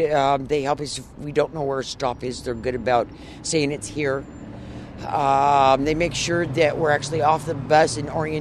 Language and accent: English; Redding, California, United States; I'm from Redding, California.